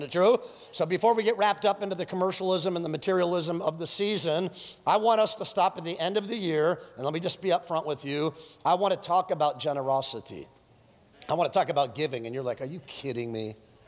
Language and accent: English; United States; Do you know we have been programmed growing up in the United States that everything revolves around who?